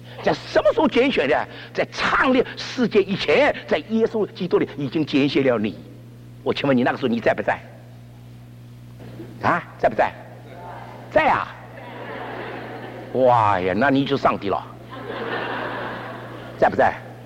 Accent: China; 我们在中国长大的都晓得了

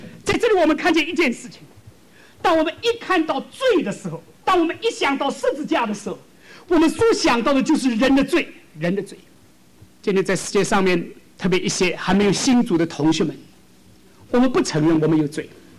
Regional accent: China; 我说，我讲中国话。中国说天下的乌鸦都是一样的黑，所以不是我们中国人有这个权利贪污，我说你们美国人也是同样的一样。

